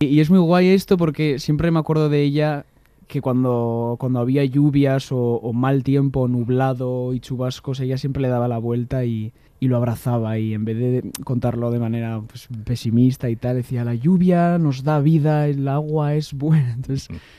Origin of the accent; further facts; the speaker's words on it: Getxo, Basque Country, Spain; yo soy de Getxo, del País Vasco, y la lluvia es muy típica allí.